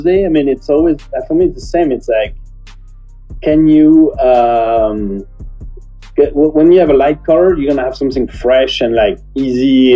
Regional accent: Provence-Alpes-Côte d'Azur, France; now in United States; And that's why I grew up in Provence, so I'm skewed towards light and pink.

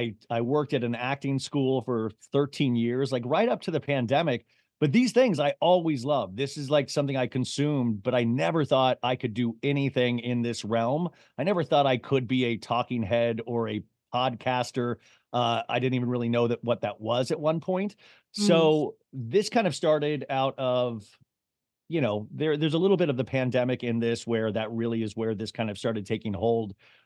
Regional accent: Olathe, Kansas, United States; also born or lived in Columbus, Ohio / Paradise Valley, Arizona; Yeah, I was born in Columbus, Ohio, but mainly I grew up in Olathe, Kansas, because my dad was a salesman. So we moved there and then spent the rest of my time in like Paradise Valley, Arizona, where my dad still lives and my sister.

